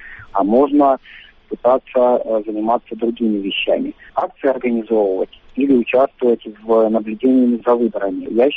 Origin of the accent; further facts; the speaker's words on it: Vladivostok, Primorsky Krai, Russia; Голосовать нужно за меня не из-за того, что я из Владивостока